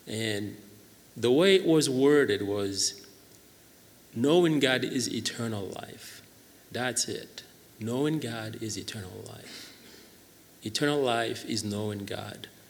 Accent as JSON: {"language": "English", "country": "Haiti", "tie": "born or raised there", "said": "as I was growing up in Haiti, at the orphanage, which was a Christian orphanage"}